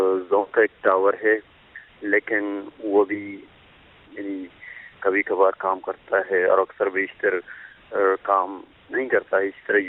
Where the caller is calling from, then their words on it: Buleda, Balochistan, Pakistan; ضلع کیچ کے تحصیل بلید زامران سے بات کر رہا ہوں.